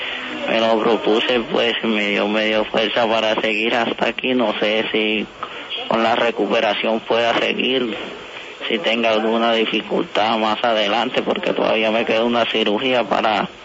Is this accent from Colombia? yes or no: yes; Montería, Córdoba, Colombia; porque yo soy de Montería, Córdoba